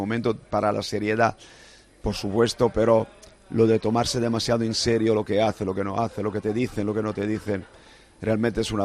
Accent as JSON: {"language": "Spanish", "town": "Brescia", "region": "Lombardy", "country": "Italy", "also_born_or_lived": "Marbella, Spain", "second_language": "Spanish", "said": "cuando me dicen, yo soy de Brescia y soy de Marbella. Ese es esos son mis sentimientos de pertenecer."}